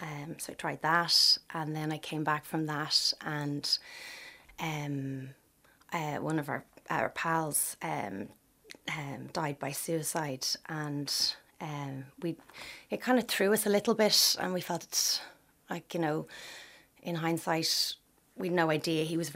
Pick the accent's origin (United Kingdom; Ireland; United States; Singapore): Ireland; Sandycove, Leinster; I grew up in Sandy Cove, played tennis, went swimming in 40 foot, went to a local school